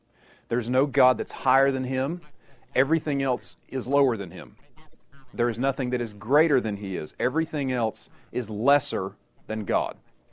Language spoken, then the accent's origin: English; South Carolina, United States; accent: Southern; I'm from the actual South, right? Kentucky does not count as that. I'm from South Carolina. So as soon as I start talking, I may say things y'all don't get, right?